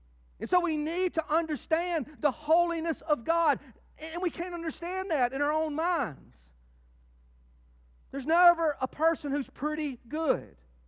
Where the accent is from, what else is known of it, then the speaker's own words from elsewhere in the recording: Southern United States, United States; I grew up in the Bible Belt, where there's churches everywhere and Bibles everywhere